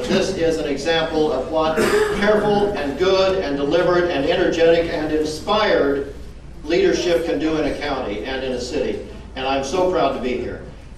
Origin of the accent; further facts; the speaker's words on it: Eagletown, Indiana, United States; And some of you know that my roots, and still my home in many respects, is that farm where I grew up near Eagletown.